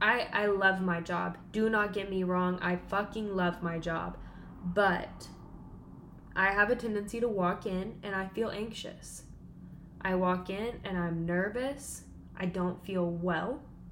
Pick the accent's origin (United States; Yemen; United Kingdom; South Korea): United States; Arkansas; And mind you, I'm from Arkansas. I'm from a super small town.